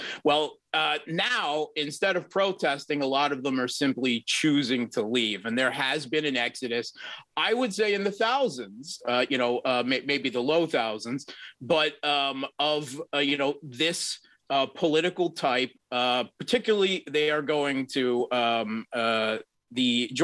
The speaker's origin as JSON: {"language": "English", "country": "United States", "moved": "yes", "said": "And personally, being originally an American myself"}